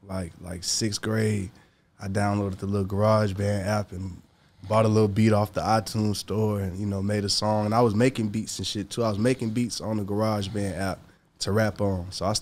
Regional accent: Texas, United States; I'm from Texas anyway.

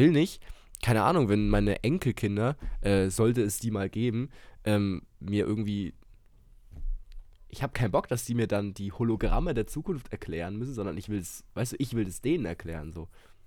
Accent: Bavaria, Germany; ich komme auch aus Franken

